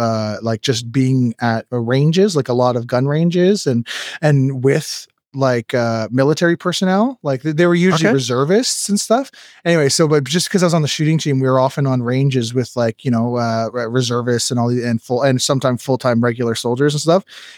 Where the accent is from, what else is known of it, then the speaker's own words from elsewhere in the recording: Canada; Well, first, we don't, like, you don't have the right to own a gun as a Canadian citizen.